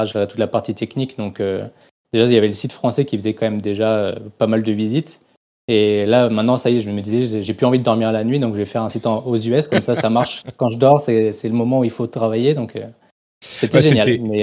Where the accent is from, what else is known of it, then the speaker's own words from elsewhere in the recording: Reims, Grand Est, France; Je suis né à Reims, donc je suis resté à Reims.